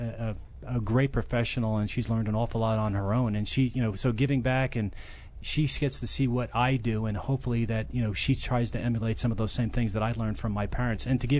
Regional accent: South Plainfield, New Jersey, United States; I'm from South Plainfield, New Jersey, exit 10, if you know where that's at. And, you know, so I was born and raised there

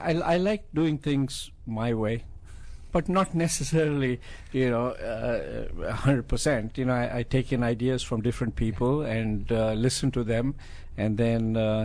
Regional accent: India; Well, you know, in where I come from, I come from India, everything is extremely competitive.

